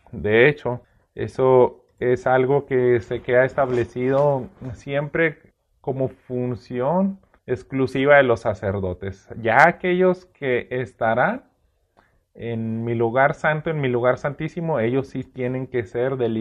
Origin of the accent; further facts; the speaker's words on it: Mexico; pues nosotros somos mexicanos, estamos viviendo poco más de 3.000 años que sucedió eso